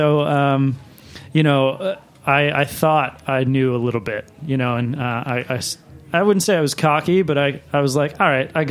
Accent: Baltimore, Maryland, United States; So it was when I was working at a steakhouse in Maryland, where I grew up in Baltimore.

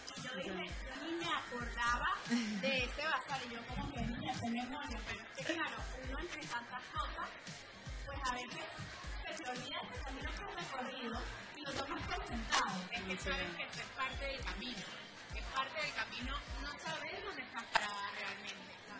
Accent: Venezuela; nosotros como venezolanos de Sudamérica

